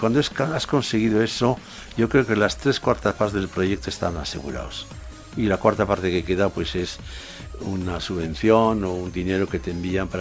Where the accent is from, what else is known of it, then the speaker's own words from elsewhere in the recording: San Sebastián, Basque Country, Spain; Porque, bueno, yo soy de San Sebastián, ¿no? Junto al mar